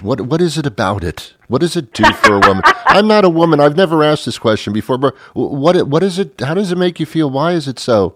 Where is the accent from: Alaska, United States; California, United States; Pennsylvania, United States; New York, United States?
New York, United States; I grew up in New York, so I used to go to Radio City all the time and watch the movies